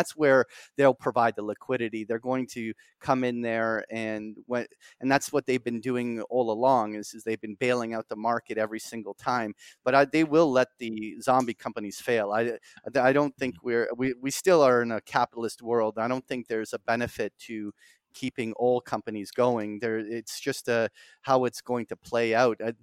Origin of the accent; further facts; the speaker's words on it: Toronto, Ontario, Canada; now in Barbados; when I'm from Toronto, even though I'm in Barbados right now